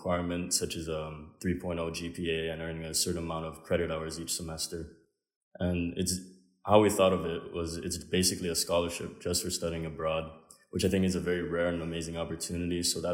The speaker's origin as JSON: {"language": "English", "region": "Hawaii", "country": "United States", "lives_now": "Valencia, Spain", "said": "I'm from Hawaii."}